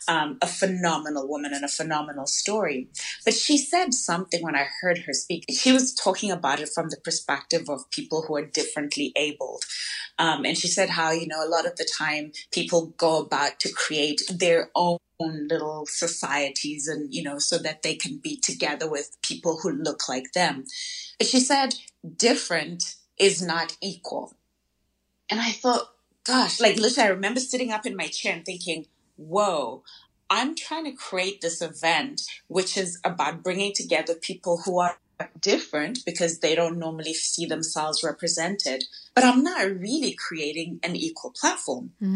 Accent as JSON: {"language": "English", "country": "Zimbabwe", "said": "as a woman who is from Africa, I'm from Zimbabwe"}